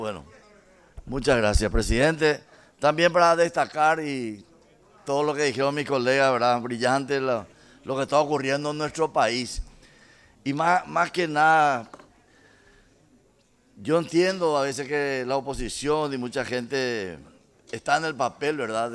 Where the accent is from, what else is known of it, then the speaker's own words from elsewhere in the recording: Paraguay; Y nosotros como paraguayos